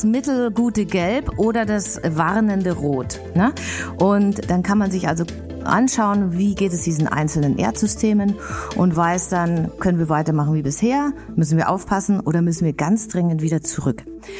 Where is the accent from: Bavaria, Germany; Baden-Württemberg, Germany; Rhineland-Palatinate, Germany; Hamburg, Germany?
Bavaria, Germany; bin aus Bayern